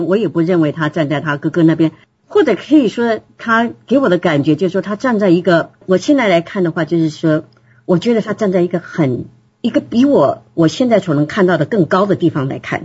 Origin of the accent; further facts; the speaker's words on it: United States; 所以，我们美国人这一套的赚钱、买房子啊。